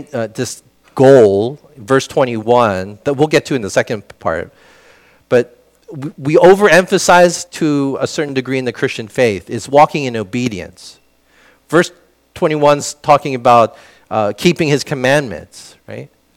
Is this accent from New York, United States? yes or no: no; Pennsylvania, United States; I grew up in a suburb, but I spent a lot of time downtown, and our church was in North Philadelphia, so it was influenced by kind of a inner city vibe.